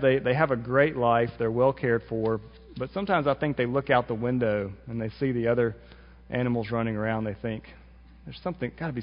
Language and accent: English; Mississippi, United States; Now, maybe it's because we live in Mississippi. We're from Mississippi